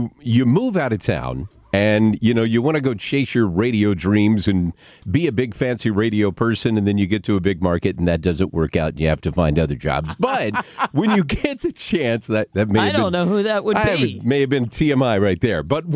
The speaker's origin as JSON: {"language": "English", "town": "Berryville", "region": "Arkansas", "country": "United States", "tie": "born or raised there", "said": "a lot of people that I grew up with in Berryville, Arkansas, a huge metropolis at the time of 3,600 people, is the town I grew up in."}